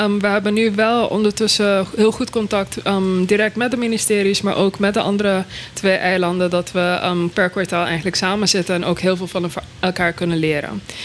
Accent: Aruba; Waar ik vandaan kom? Ik kom van Aruba.

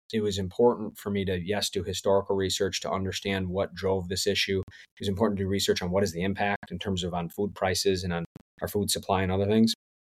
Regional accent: Wisconsin, United States; So I grew up in Southwest Wisconsin, Sauk County, Driftless area.

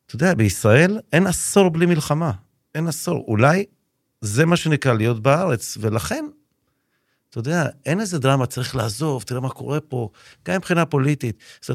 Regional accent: Tel Aviv, Tel Aviv District, Israel; born there; אני נולדתי בתל אביב, אתה יודע, אשכנזים, שלושה ילדים

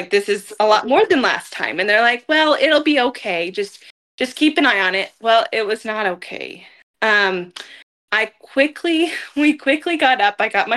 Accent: Effingham, Illinois, United States; Yes, I grew up in the Effingham area, so I'm not local to Mattoon Charleston, but I married a man from Charleston.

